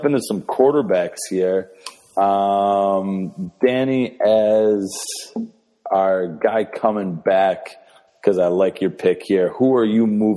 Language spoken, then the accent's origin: English; New York, United States; And as a Cowboys fan, even though I'm from New York as well, but don't get down with the Jets or the Giants.